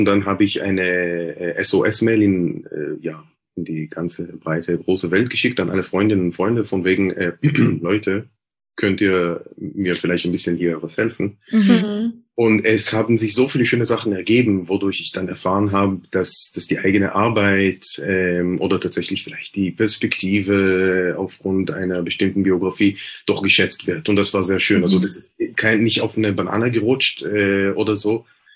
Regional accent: Jerusalem, Jerusalem District, Israel; als ich noch in Jerusalem gelebt habe. Du hast ja gesagt, ich komme aus Jerusalem, aus West-Jerusalem.

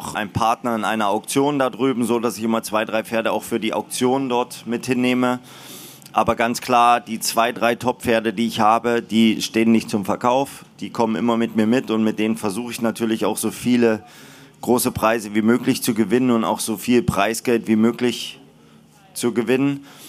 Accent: Germany; Und ich bin stolzer Deutscher und werde es immer bleiben.

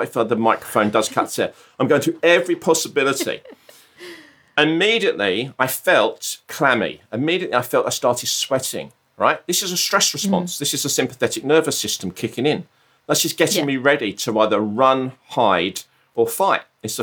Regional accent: Brighton, South East England, United Kingdom; And we always used to joke, and I'm from Brighton, and down south, good old Southern. I lived in Brighton.

